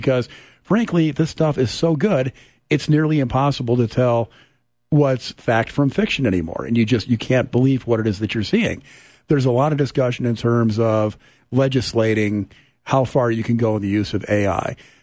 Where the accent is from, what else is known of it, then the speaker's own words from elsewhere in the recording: New York, United States; now in Oklahoma, United States; So a lot of people know that I'm from New York originally.